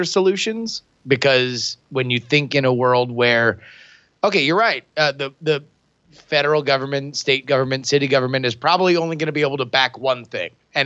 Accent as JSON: {"language": "English", "region": "Florida", "country": "United States", "tie": "born or raised there", "lives_now": "Bay Area, United States", "said": "I grew up in Florida where you drive everywhere. That's what you do."}